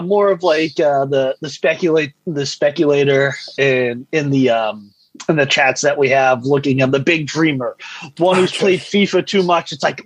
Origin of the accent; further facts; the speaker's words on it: United States; Sat the upper bowl as being an American, like, at our stadiums, we don't have smoking